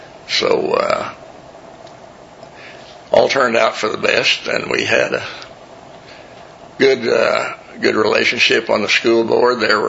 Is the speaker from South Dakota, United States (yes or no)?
no; Casa Grande, Arizona, United States; born there; Well, I was born in Casa Grande, Arizona.